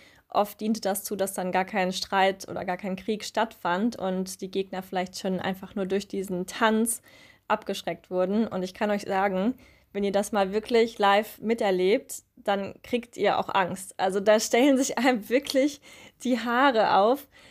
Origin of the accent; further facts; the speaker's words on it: Germany; Wobei ich sagen muss, dass es mir als Deutsche viel einfacher fällt, Tereo auszusprechen